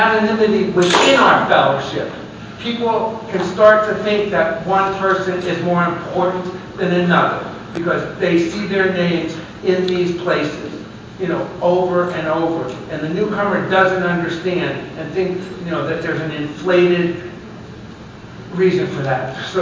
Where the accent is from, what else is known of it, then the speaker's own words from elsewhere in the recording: California, United States; I'm an addict from Northern California.